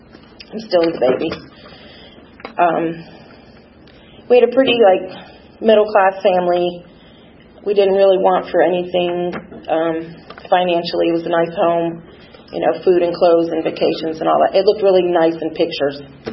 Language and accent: English; Miami, Florida, United States; I'm from Miami, Florida.